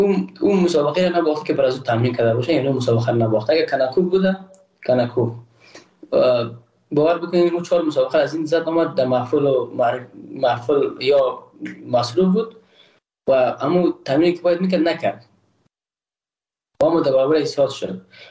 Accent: Afghanistan; احساس کردم که ما تاجک نیستم، احساس کردم ما ازبک پشتون نیستم، ما یک افغان هستم

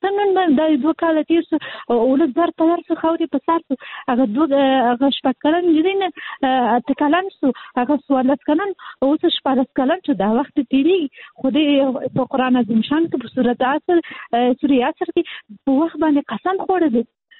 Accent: Kabul, Afghanistan; زه حاصلي د کابل یم

